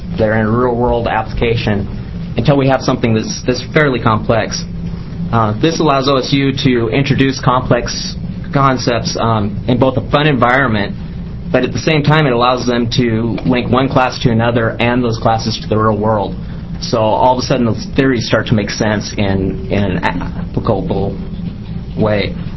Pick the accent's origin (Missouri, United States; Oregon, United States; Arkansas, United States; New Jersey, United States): Oregon, United States; I'm just some background. I grew up in Harney County and attended Crane Union High School.